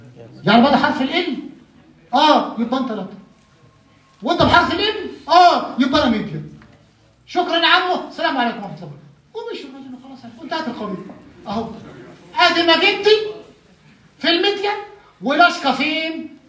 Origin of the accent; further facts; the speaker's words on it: Egypt; انا عندنا في مصر اسمه القرنبيط